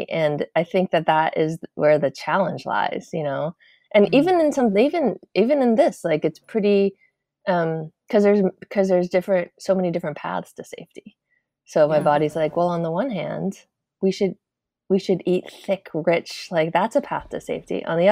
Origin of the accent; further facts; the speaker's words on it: Massachusetts, United States; Massachusetts.